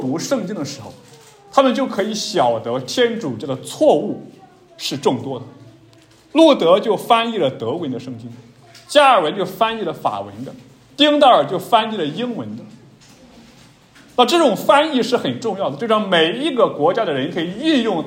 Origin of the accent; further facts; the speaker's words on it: China; 我们身为中国人，身为中国的基督徒，